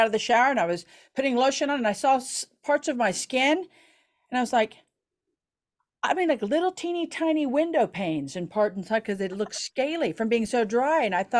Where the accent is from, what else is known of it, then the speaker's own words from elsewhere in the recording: Oklahoma, United States; I was back in Oklahoma with the wind. Yes. And so I grew up in Oklahoma and I forgot about the wind.